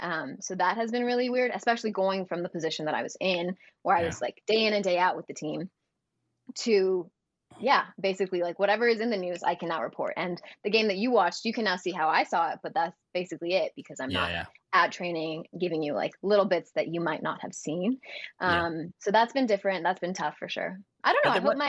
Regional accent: United States; I'm an American. Like, we call it soccer, you know? And yeah. I'm obviously Mexican as well, so we call it football in Espanol

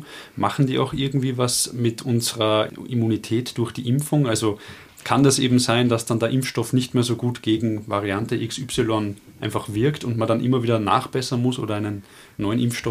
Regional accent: Austria; Bei uns in Österreich stand jetzt noch nicht.

